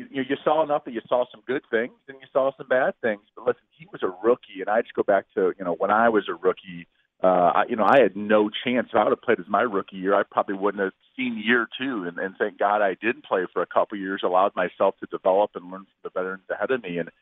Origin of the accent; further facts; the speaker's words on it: Midwest, United States; I'm from the Midwest, and it's nice to be able to raise my kids fairly close to the relatives.